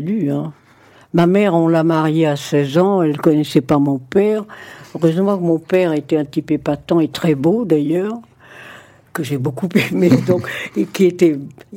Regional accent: Tunisia; je l'ai vécu dans mon pays d'origine, en Tunisie.

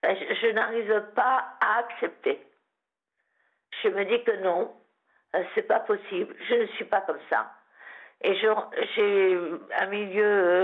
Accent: Occitanie, France; je suis de l'Occitanie, du sud-ouest.

